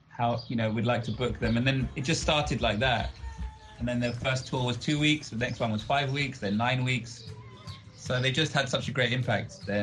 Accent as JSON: {"language": "English", "region": "England", "country": "United Kingdom", "tie": "born or raised there", "lives_now": "Malawi", "said": "England. And I moved to Malawi 8 years ago."}